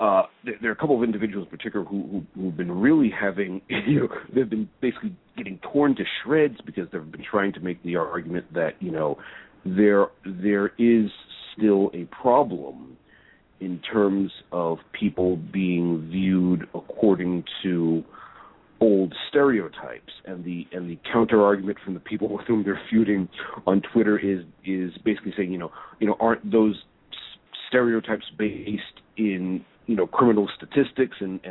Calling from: Boston, Massachusetts, United States; calling from Boston.

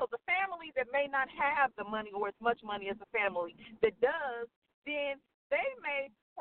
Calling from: St. Louis, Missouri, United States; from St. Louis, Missouri.

